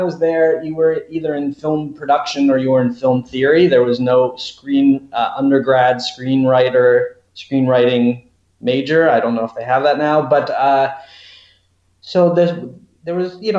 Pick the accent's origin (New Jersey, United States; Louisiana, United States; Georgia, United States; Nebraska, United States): New Jersey, United States; I grew up in New Jersey, the Jersey suburbs.